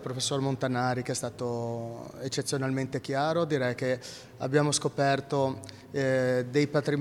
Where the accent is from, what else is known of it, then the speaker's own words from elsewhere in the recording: Genoa, Liguria, Italy; per me che sono genovese da tutta la vita, sono quelle cose sconosciute della mia città